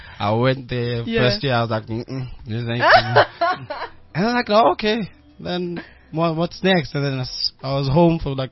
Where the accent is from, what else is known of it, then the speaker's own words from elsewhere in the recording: Mooi River, KwaZulu-Natal, South Africa; is a DJ, producer, singer, songwriter. All the way from KZN Mooi River, a very beautiful small town.